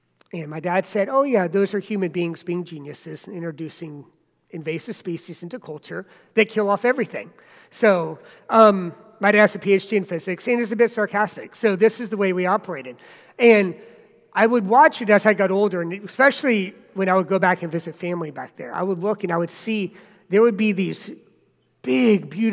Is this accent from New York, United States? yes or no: no; South Carolina, United States; born there; So I was born in South Carolina